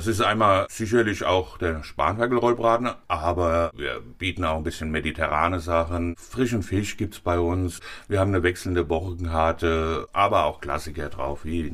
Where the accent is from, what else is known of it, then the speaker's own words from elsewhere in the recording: Finthen, Rhineland-Palatinate, Germany; Ja, ich selbst bin in Finden geboren, also ich bin Finder Bub. Ausbildung habe ich in Mainz gemacht, damals in der Altstadt, Leininger Hof.